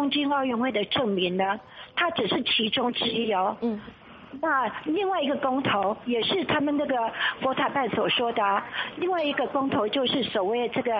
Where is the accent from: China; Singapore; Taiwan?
China; 我说 I'm Chinese